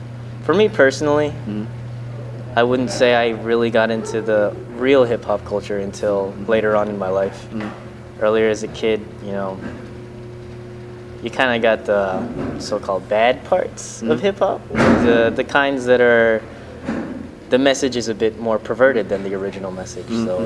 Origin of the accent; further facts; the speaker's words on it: Alexandria, Virginia, United States; I don't actually come from Williamsburg or the Newport News area. I'm actually from Alexandria, Virginia. And yeah, I've lived there my entire life, actually.